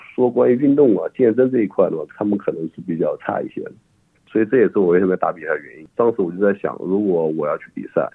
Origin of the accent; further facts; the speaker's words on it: China; moved away as an adult; now in Australia; 我不是韩国人，我是中国人